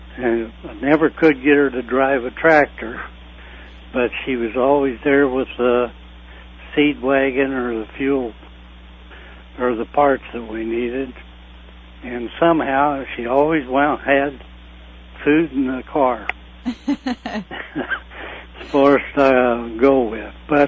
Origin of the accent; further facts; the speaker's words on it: Pawnee, Illinois, United States; I basically have lived in Pawnee, Illinois, my whole lifetime